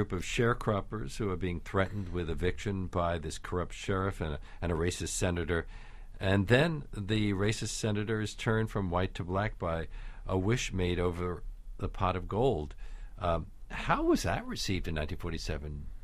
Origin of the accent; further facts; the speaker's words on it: United States; I was shocked as an American.